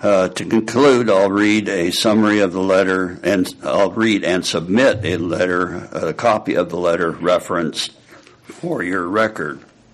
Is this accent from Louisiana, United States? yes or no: no; Odell, Nebraska, United States; from Odell, 42401 Southwest 61st Odell Road, Odell, Nebraska, 68415.